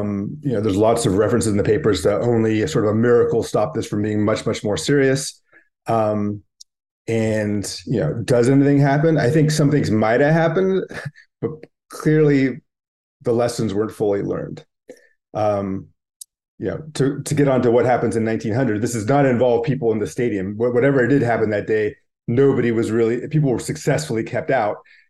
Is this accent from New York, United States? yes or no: no; California, United States; I'm a history buff. I'm a sports buff. I grew up in the Bay Area and I'd never heard anything like this.